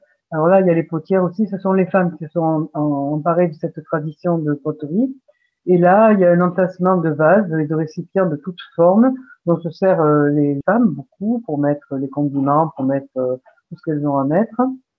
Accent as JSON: {"language": "French", "town": "Montpellier", "region": "Occitanie", "country": "France", "tie": "born there", "said": "Mais moi, je suis né à Montpellier. Moi, j'en suis partie, mais je suis revenue."}